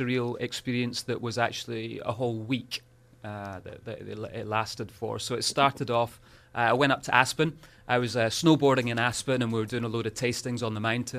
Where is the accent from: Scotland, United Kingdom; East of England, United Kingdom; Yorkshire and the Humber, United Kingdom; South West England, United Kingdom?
Scotland, United Kingdom; I came all the way over from Scotland just to talk about